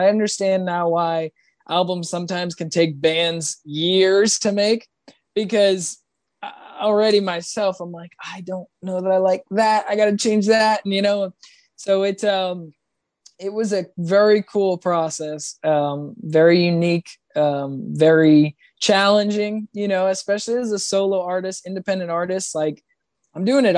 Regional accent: Massachusetts, United States; born there; Originally, I was born in Massachusetts.

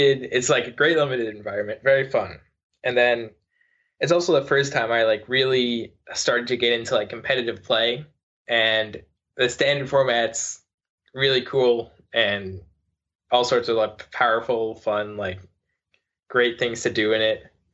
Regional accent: Concord, Massachusetts, United States; Yep, I'm from Concord, Mass, so it's like an hour and a half from Amherst. It's more towards Boston. It's like 40 minutes outside of Boston, so it's like the greater Boston area.

